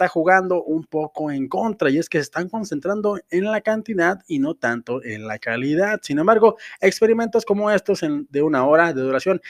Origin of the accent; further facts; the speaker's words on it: Mexico; a mí como mexicano me da mucho gusto